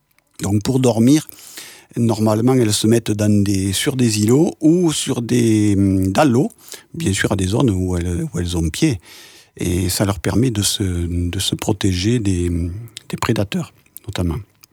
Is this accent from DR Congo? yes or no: no; France; Alors chez nous, en France, elles ont pas mal de lieux où elles peuvent faire étape.